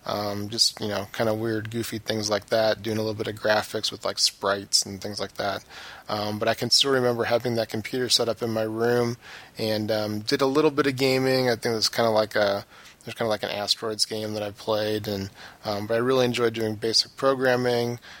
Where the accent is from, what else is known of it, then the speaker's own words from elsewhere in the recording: Nebraska, United States; I was actually in 4-H as a boy growing up in Nebraska